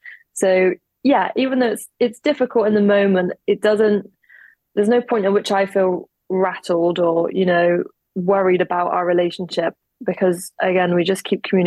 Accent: England, United Kingdom; I'm from England, they could hear a mile off from our accents that we weren't from the same country.

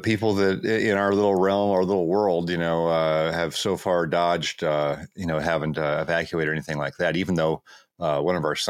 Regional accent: Washington, United States; if I'm in Louisiana and somebody asks where I'm from, I say I'm from Seattle.

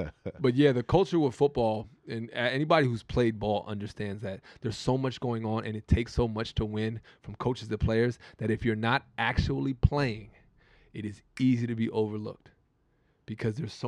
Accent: New York, United States; listen, we're from New York.

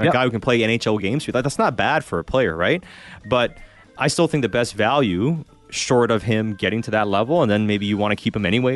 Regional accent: Canada; Like, we're Canadian.

